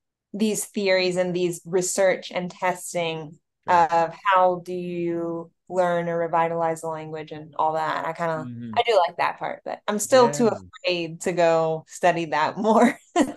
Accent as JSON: {"language": "English", "region": "Virginia", "country": "United States", "tie": "born or raised there", "said": "I'm not a regular whole perfect native because I'm growing up in Virginia."}